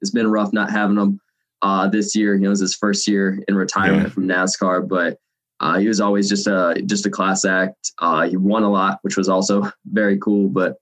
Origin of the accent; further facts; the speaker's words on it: Georgia, United States; I'm 19 years old. I'm from Georgia and I drive race cars.